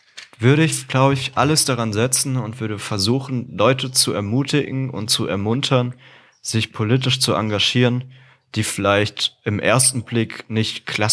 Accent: Rhineland-Palatinate, Germany; da, wo ich herkomme, aus der Südpfalz, da ist ein Auto kein Klimasünder

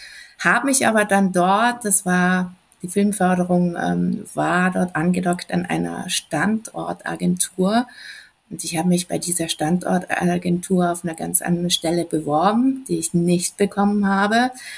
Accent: Trentino-Alto Adige, Italy; im fernen Jahre 2010 noch Praktikantin in München bei ProSiebenSat.1 und musste irgendwann mal wieder zurück in meine Heimat nach Südtirol.

